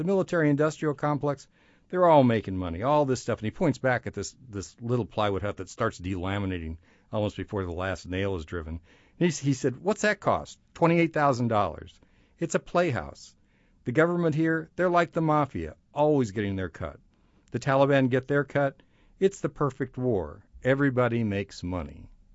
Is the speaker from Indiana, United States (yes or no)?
yes; Indiana, United States; I mean, as a Hoosier, as an American, people are keeping it packed together